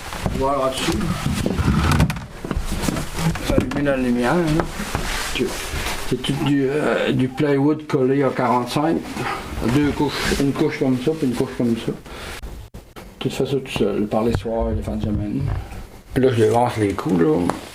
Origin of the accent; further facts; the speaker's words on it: Pointe-au-Loup, Quebec, Canada; C'est une famille de 10 enfants. Je suis né ici à Pointe-au-Loup. J'ai eu des enfants ici à Pointe-au-Loup, puis j'espère finir mes jours ici. J'ai 60 ans